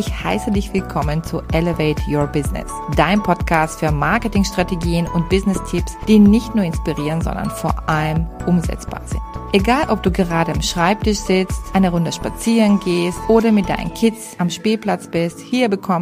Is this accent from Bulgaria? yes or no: yes; Bulgaria; Ich bin Bulgarin.